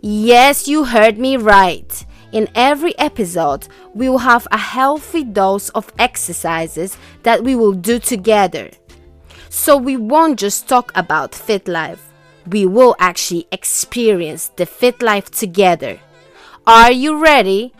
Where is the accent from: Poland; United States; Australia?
Poland; well, I'm from Poland.